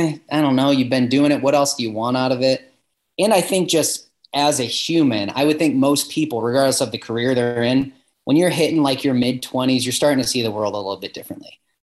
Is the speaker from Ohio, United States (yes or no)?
yes; Ohio, United States; I think for me, it's easier because I was from Ohio too.